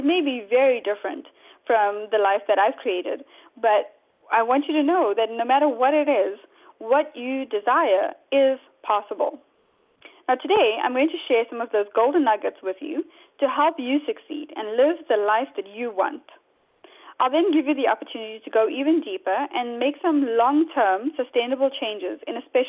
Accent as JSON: {"language": "English", "country": "South Africa", "moved": "as an adult", "lives_now": "United States", "said": "I'm originally from South Africa, as you may be able to tell from the accent. I moved to the U.S. in 2002 when I got married."}